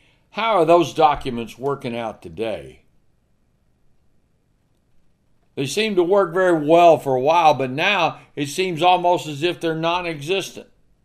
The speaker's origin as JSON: {"language": "English", "region": "Texas", "country": "United States", "tie": "born or raised there", "said": "We live in Texas, born and raised in Texas, and when I was growing up, it was all about the Alamo."}